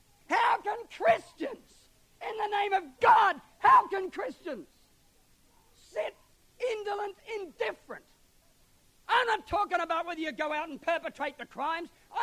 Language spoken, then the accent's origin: English; Australia; As an Australian, you know, our oldest building is only about 170 years old or something.